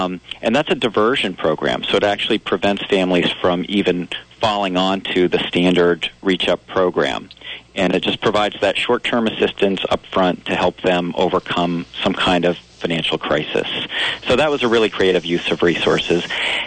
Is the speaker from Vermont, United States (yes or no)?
yes; Charlotte, Vermont, United States; I grew up in Charlotte, up in Chittenden County, and went to University of Vermont and then Vermont Law School.